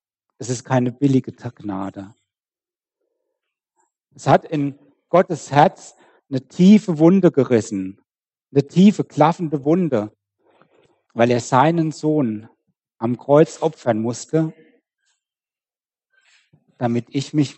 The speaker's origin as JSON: {"language": "German", "town": "Kirchheim", "country": "Germany", "said": "Ich komme aus Kirchheim, da wurde eine Umgehungsstraße gebaut."}